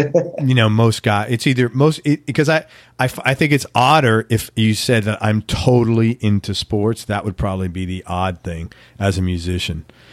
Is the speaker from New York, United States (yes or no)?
yes; New York City, New York, United States; I grew up in New York City, man, so I'm thinking of being a city bus driver in the Bronx